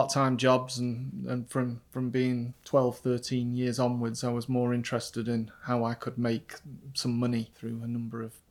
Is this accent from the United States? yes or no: no; Stockport, North West England, United Kingdom; also born or lived in Buxton; So I was born in a town called Buxton in Derbyshire. And then as a family, we moved to very close to South Manchester, Stockport area.